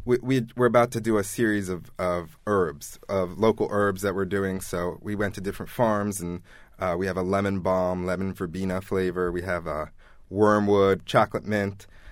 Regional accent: Baltimore, Maryland, United States; We grew up in Baltimore. She grew up in Columbia, but we both spent a lot of time in Baltimore.

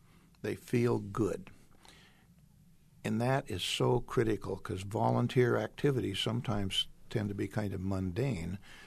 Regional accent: Union, Iowa, United States; you mentioned we're from Union, Iowa, and there's less than 400 people there.

